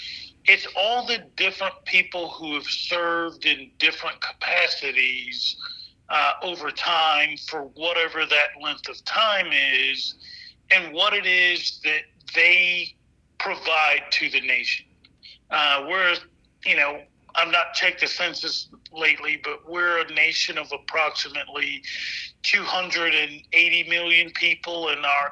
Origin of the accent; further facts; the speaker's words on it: Mobile, Alabama, United States; I grew up in Mobile, Alabama, West Mobile, graduate 1991 from Baker High School